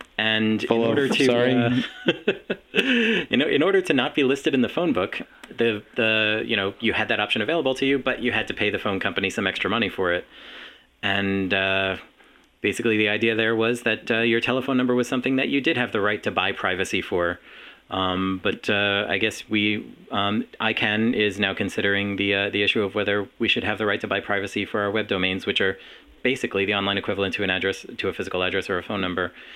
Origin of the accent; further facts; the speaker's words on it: Long Island, New York, United States; Well, I'm from Long Island originally